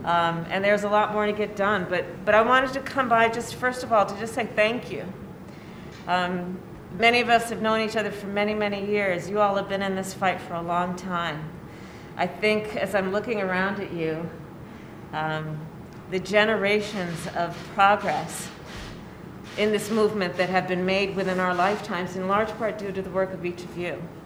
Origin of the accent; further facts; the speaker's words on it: California, United States; As you all know, I'm from California.